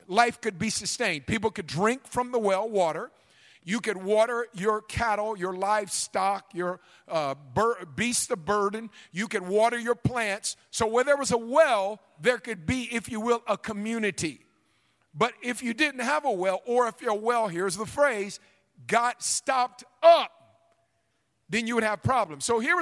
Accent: Oakland, California, United States; Growing up in West Oakland, we didn't have a refrigerator. We had an ice box, okay?

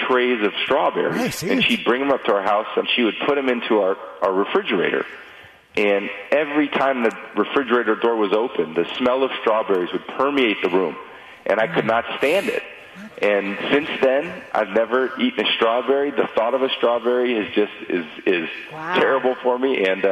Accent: California, United States; When I grew up in California, and I had an aunt that lived in Central California

